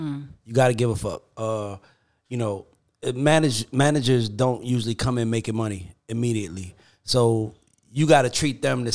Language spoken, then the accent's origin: English; Atlanta, Georgia, United States; I'm from Atlanta managing a group from the Virgin Islands.